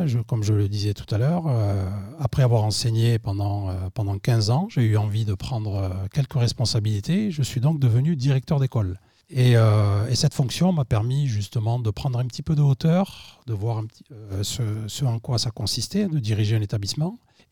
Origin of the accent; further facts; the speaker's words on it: Narbonne, Occitanie, France; je suis originaire de Narbonne et je n'ai pas hésité à quitter mon environnement, on va dire, familier